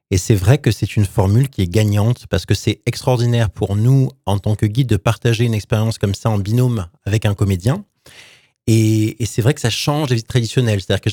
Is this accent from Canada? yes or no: no; Provence-Alpes-Côte d'Azur, France; Je suis de la Côte d'Azur à l'origine, oui. Je suis du Var, mais né de parents espagnols.